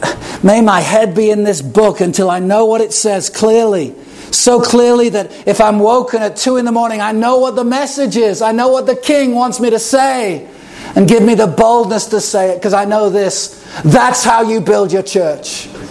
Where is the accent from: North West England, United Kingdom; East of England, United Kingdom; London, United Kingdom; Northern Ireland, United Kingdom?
North West England, United Kingdom; Chester; I grew up in Chester, and there was literally a town crier.